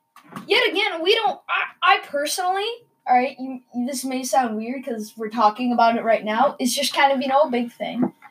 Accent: Minnesota, United States; You're going to reveal our location now, but we're from Minnesota, and we're huge Twins fans.

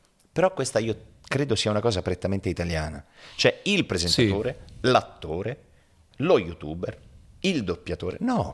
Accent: Prato, Tuscany, Italy; Quindi in famiglia si parlava dialetto pugliese dai miei genitori. Poi, essendo Prato, al di fuori di casa si parlava cinese

